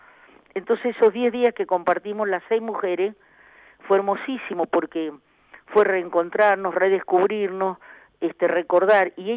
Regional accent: San Juan, Argentina; Sí, sí, soy sanjuanina.

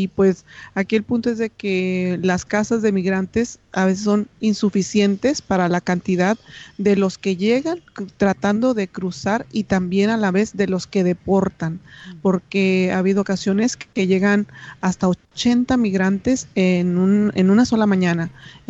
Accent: Reynosa, Tamaulipas, Mexico; Pues sí, efectivamente soy de Reynosa, Tamaulipas. Frontera con Estados Unidos, el estado de Texas.

